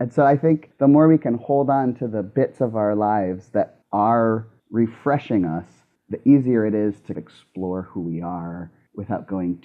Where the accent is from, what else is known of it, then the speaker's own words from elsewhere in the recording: South Dakota, United States; I grew up in South Dakota where the gender roles were very strict.